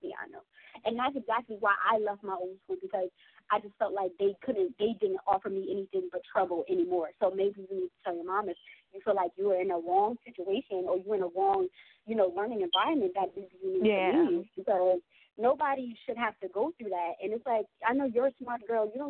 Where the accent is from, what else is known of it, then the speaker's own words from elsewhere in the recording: New York, United States; I'm going to make it out of New York, because I'm from New York, too.